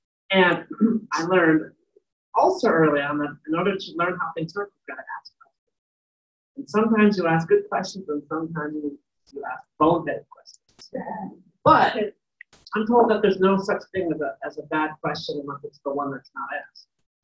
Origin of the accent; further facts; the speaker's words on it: Chicago, Illinois, United States; I'm originally from Chicago